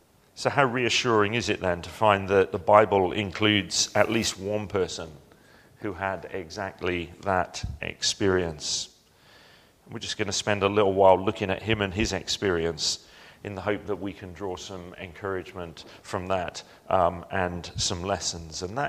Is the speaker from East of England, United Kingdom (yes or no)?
yes; Felixstowe, East of England, United Kingdom; We grew up in Felixstowe, and we went to Snowdonia for a holiday.